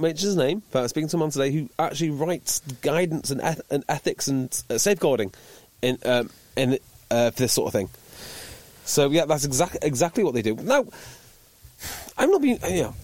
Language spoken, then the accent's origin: English; Wales, United Kingdom; I'm from North Wales.